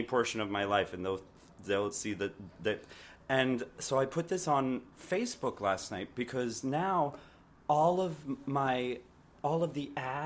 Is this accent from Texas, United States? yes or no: yes; Texas, United States; So, I grew up in Texas.